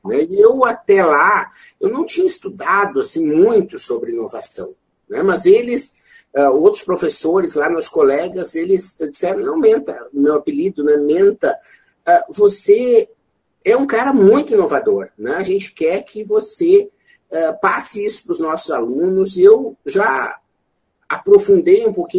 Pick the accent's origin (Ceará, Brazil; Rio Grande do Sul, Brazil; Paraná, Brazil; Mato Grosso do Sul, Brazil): Rio Grande do Sul, Brazil; accent: gaúcho; moved away as an adult; now in São Paulo, Brazil; vocês vão ver pelo meu sotaque que eu sou gaúcho. Né? Depois, no ano 2000, vim para São Paulo. E depois fui para Brasília, voltei para São Paulo